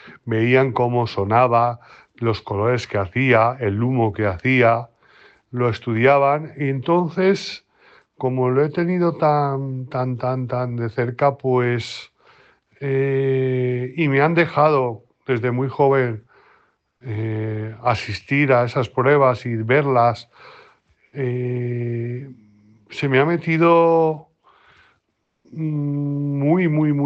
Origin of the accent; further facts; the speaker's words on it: Caudete, Castilla-La Mancha, Spain; Yo ya desde pequeñito estoy vinculado a la pólvora porque en las fiestas de mi pueblo, de Caudete Albacete